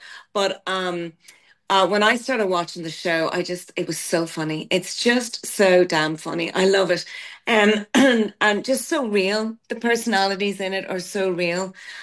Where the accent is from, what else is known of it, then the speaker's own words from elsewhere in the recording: Ireland; as Irish people